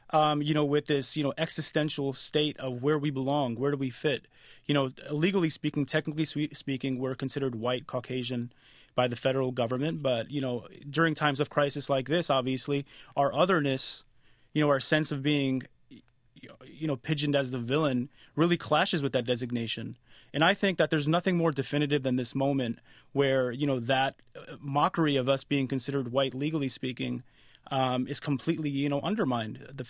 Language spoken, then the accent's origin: English; Detroit, Michigan, United States; I grew up in Detroit, Michigan, which, you know, is the most concentrated Arab American and Muslim American community in the country.